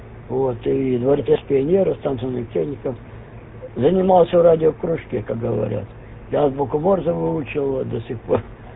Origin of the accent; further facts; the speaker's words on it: Ukraine; у меня бы я с Украины сам